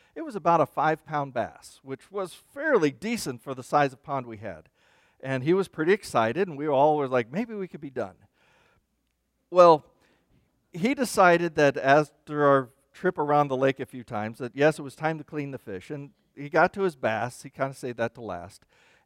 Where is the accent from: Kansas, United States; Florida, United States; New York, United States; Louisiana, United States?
Kansas, United States; Ottawa; In fact, the place I grew up in, Kansas, I was born in Kansas City, and I'm kind of a city kid at heart.